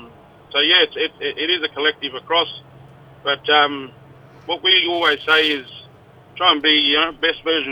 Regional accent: Northam, Western Australia, Australia; From Northam, so Balladong country, connected to Ewart. Because dispossession of our old people, yeah, I'm covered sort of all of WA.

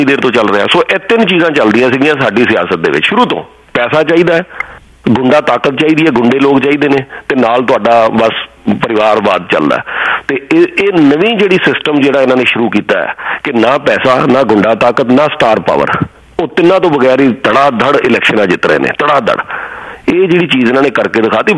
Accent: Punjab, India; ਮੈਂ ਤੇ ਪੰਜਾਬ ਅਸੀਂ ਉੱਥੇ ਜੰਮੇ ਪਲੇ ਹਾਂ ਤੁਸੀਂ ਵੀ ਸਾਰੇ ਪੰਜਾਬ ਹੀ ਆਪਾਂ ਜ਼ਿਆਦਾਤਰ ਜੰਮੇ ਪਲੇ ਹਾਂ ਸਾਰੇ ਪੰਜਾਬ ਦੇ ਵਿੱਚ

